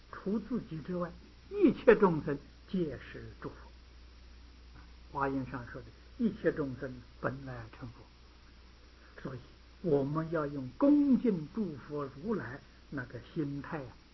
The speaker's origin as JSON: {"language": "Chinese", "country": "China", "said": "这个我们中国人叫大鹏金之鸟啊"}